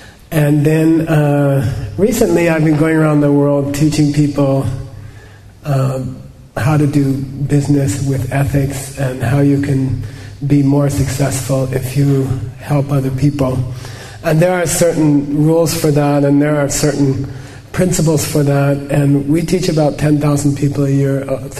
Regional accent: Phoenix, Arizona, United States; So I grew up in Arizona, in Phoenix, not far from here.

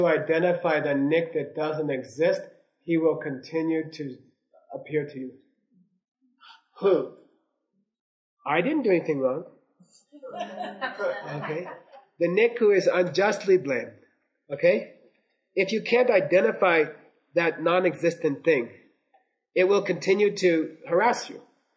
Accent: United States; I'm like, you know, I'm American, you know, I'm civilized.

